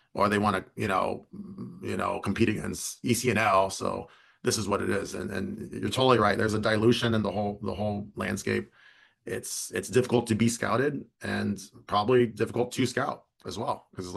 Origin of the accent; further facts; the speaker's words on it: Morgan Hill, California, United States; I'm from Morgan Hill, so all the ODP events that we had there, it was a 5-minute drive for me.